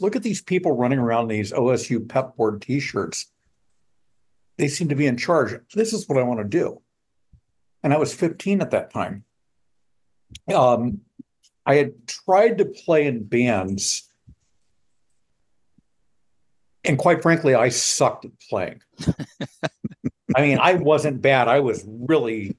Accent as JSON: {"language": "English", "town": "Columbus", "region": "Ohio", "country": "United States", "tie": "born or raised there", "said": "I attended a rock concert in my hometown, Columbus, Ohio."}